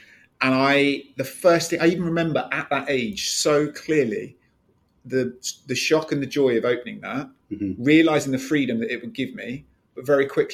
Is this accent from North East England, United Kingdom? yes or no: no; South West England, United Kingdom; down to Devon for a better life. And, you know, don't get me wrong, it's still where I deem home, where my accent's still very confused, and certainly why I support Plymouth.